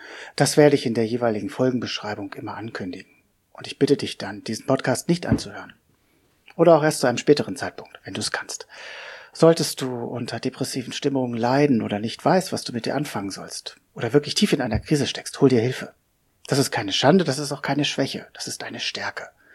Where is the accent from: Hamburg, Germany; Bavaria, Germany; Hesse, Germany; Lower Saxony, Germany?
Lower Saxony, Germany; Hanover; ich bin 46 Jahre alt, ich komme aus Hannover.